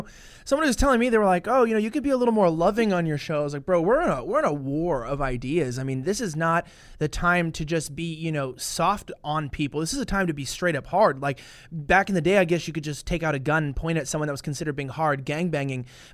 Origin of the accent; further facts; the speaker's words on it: Hollywood, California, United States; I'm from Hollywood, so I know what people do in Hollywood to get where they are.